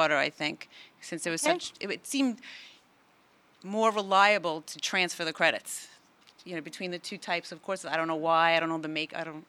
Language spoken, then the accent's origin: English; Plainview, New York, United States; I grew up in Plainview. My kids are in Plainview.